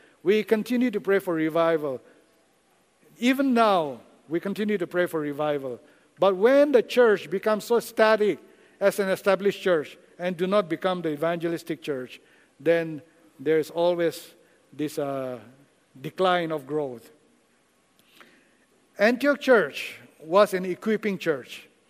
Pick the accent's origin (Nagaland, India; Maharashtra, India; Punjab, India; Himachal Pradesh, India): Nagaland, India; now in Okinawa, Japan; I am from Nagaland, as I said. The church where I grew up, when I grew up, it was about 2,000 members.